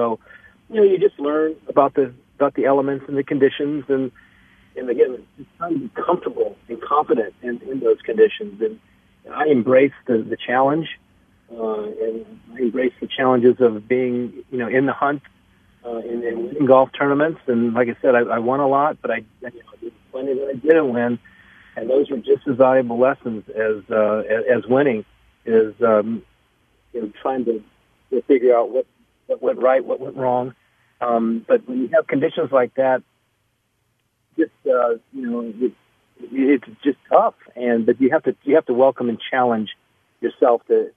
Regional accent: California, United States; also born or lived in Ohio; You know, I was born in Ohio, but I was, you know, raised in California.

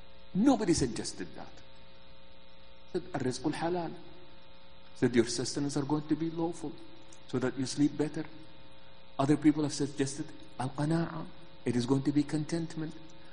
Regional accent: Virginia, United States; So I came from Virginia and I was really excited.

